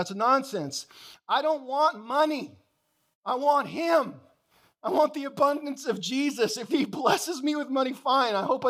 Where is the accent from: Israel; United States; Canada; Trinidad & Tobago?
Canada; I, of course, have one of the unique citizenships on earth, the highest of the highest echelons as a Canadian. My Canadian passport is like a golden book anywhere in the world.